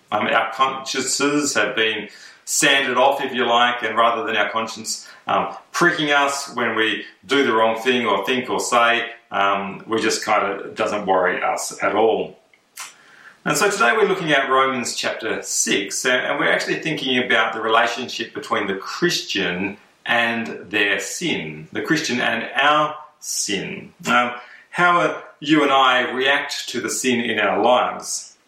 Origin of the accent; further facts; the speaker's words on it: Katanning, Western Australia, Australia; So I grew up in Katanning on a farm